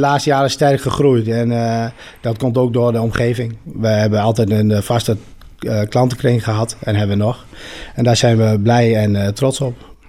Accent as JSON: {"language": "Dutch", "town": "Nijensleek", "region": "Drenthe", "country": "Netherlands", "tie": "born or raised there", "said": "ik woon mijn hele leven al in Nijensleek. Ik heb een half jaar in Steenwijk gewoond en toen ben ik maar weer teruggegaan."}